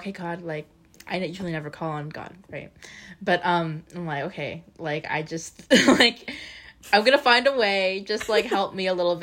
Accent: New York, United States; because I am a New Yorker. I can still pull that.

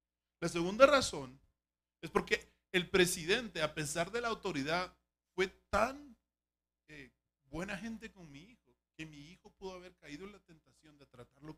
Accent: Guatemala; yo soy originario de Guatemala

